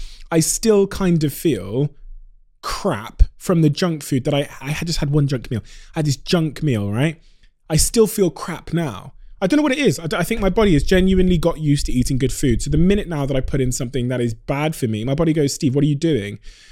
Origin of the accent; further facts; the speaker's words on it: South West England, United Kingdom; as a kid growing up in Devon in a school of 1,500 white kids